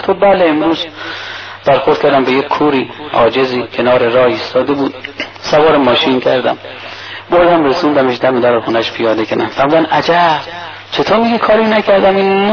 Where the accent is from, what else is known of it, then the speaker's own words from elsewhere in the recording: Mashhad, Razavi Khorasan, Iran; بچه مشهدم